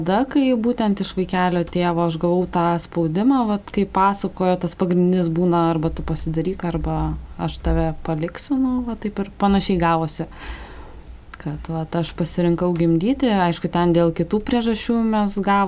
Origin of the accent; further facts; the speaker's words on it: Kaunas, Kaunas County, Lithuania; aš pati esu iš Kauno.